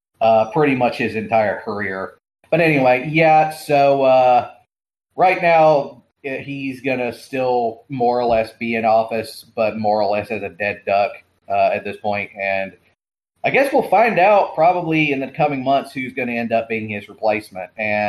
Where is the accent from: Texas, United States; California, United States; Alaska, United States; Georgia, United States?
Georgia, United States; A grand jury in my home state of Georgia has subpoenaed several of Trump's allies over their attempt to overturn the presidential election in my state.